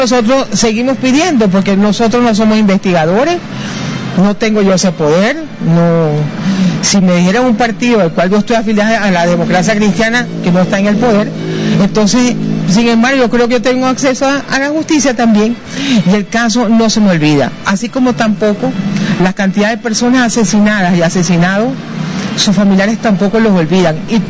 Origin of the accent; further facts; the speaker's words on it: Venezuela; also born or lived in Honduras; Yo soy venezolana y soy hondureña. Con mucho orgullo llevo mis dos nacionalidades en el corazón.